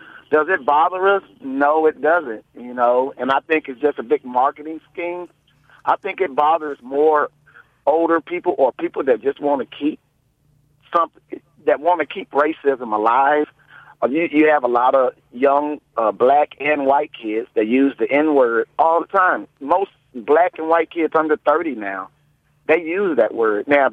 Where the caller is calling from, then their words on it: Nashville, Tennessee, United States; Yes, I am calling you from Nashville, deep south